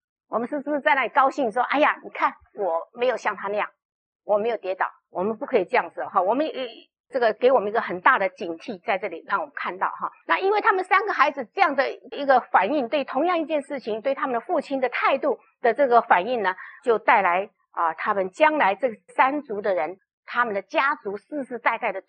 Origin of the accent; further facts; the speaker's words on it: China; 像我们中国人坐月子啊，都也是用酒